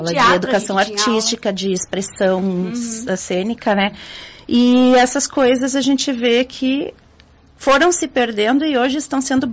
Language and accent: Portuguese; Rio Pardo, Rio Grande do Sul, Brazil; Eu sou de Rio Pardo.